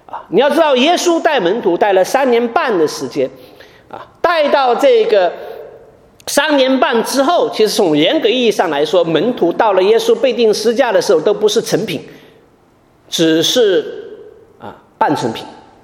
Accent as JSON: {"language": "Chinese", "town": "Wenzhou", "region": "Zhejiang", "country": "China", "tie": "born or raised there", "said": "我们老家呢，这个温州跟台湾很相近，我们气候也很相近啊"}